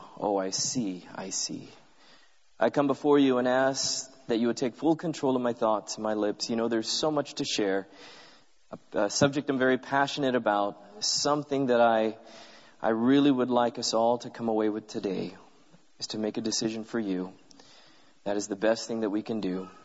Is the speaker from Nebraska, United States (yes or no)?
no; San Bernardino, California, United States; also born or lived in Loma Linda; Born and raised in Loma Linda, but we weren't rich enough to live in Loma Linda, so we lived in the ghetto. Anyone ever heard of San Bernardino?